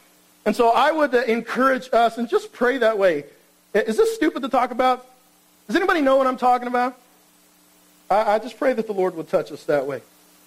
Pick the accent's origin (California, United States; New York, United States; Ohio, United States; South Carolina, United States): California, United States; I grew up in neighborhoods where I was the minority most of the time when I grew up in Southern California.